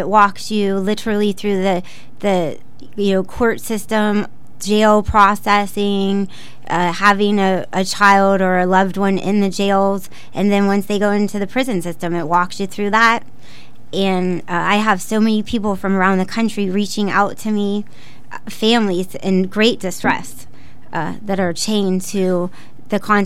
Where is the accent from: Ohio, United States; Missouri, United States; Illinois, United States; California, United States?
Ohio, United States; Upper Arlington; I grew up in, later in life, I grew up in Upper Arlington